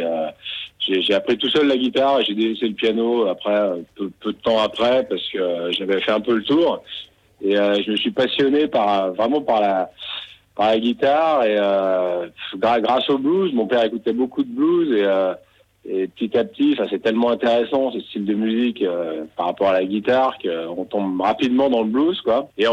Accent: Autun, Bourgogne-Franche-Comté, France; Je suis effectivement originaire de Bourgogne, à Autun exactement. Je sais pas si tu vois où c'est. Dans le 71, en Saône-et-Loire, une toute petite ville. Et voilà, j'ai pas mal bougé après le bac. J'étais dans plusieurs villes, etc.

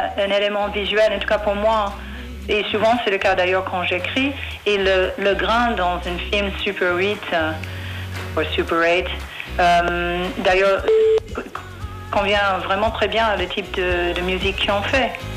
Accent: New York, United States; mon enfance à New York

